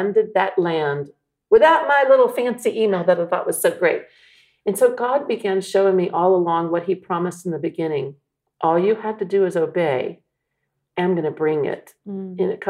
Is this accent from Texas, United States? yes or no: yes; Texas, United States; Anybody that I know, they're on my email list, even from where I grew up in Texas.